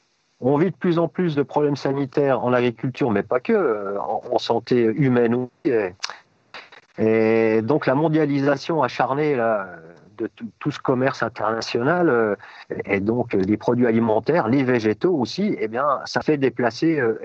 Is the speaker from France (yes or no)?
yes; Centre-Val de Loire, France; comme là, chez nous, dans la Beauce, où on ne trouve que des céréales, qu'il n'y a plus un arbre